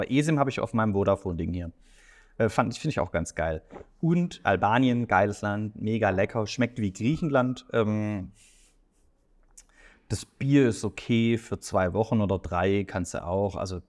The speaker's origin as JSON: {"language": "German", "region": "Baden-Württemberg", "country": "Germany", "accent": "Swabian", "said": "Ich gehe auch sofort immer in meinen Dialekt rein, dass ich quasi sofort als Schwabe in Schwaben erkannt werde"}